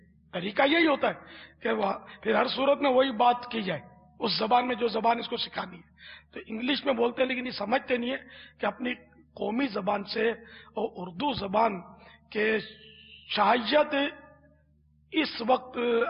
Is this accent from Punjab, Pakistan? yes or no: no; Karachi, Sindh, Pakistan; born there; میں تو یعنی کٹر پاکستانی ہوں. میں اصلاً نسلاً یوں کہتے ہیں کہ میری پیدائش جو ہے نا یہ باب المدینہ کراچی میں ہوئی ہے. میری جائے ولادت, میرا برتھ پیلس کراچی ہے, پاکستان. میں یوں پاکستانی ہوں.